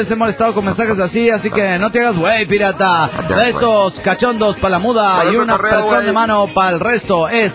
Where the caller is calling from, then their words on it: New York, United States; de New York.